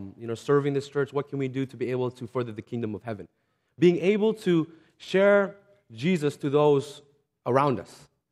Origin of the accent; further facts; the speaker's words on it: Washington, United States; So I grew up in Washington State for about 13 years. My dad was in the military.